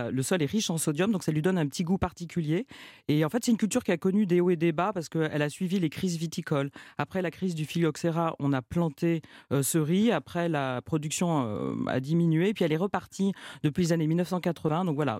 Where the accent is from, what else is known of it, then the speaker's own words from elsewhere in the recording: Lyon, Auvergne-Rhône-Alpes, France; accent: Lyonnais; Ah oui, c'est mon accent lyonnais, peut-être, je sais pas.